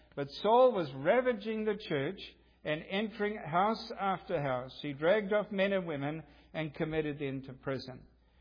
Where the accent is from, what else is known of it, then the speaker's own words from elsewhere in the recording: New Zealand; So I'm in New Zealand. I grew up in New Zealand. It's a volcanic country.